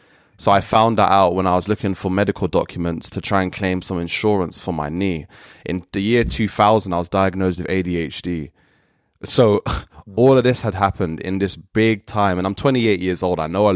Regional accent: Trinidad & Tobago; So I'm from Trinidad and there was a Trinidadian shop near the area where I live.

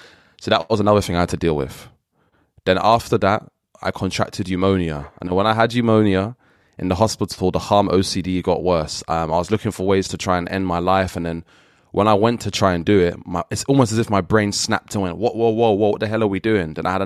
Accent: Trinidad & Tobago; So I'm from Trinidad and there was a Trinidadian shop near the area where I live.

